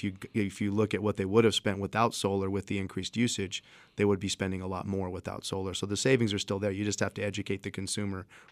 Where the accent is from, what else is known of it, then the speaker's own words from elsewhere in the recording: Gila Bend, Arizona, United States; My parents' house in Gila Bend, got to get a shout out to my hometown, Gila Bend.